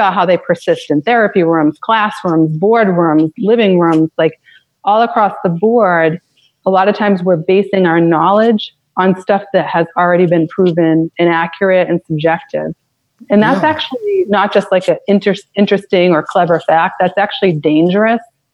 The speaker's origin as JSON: {"language": "English", "town": "Boston", "region": "Massachusetts", "country": "United States", "said": "So I'm from Boston, as you know, and the state sandwich here is a fluffernutter."}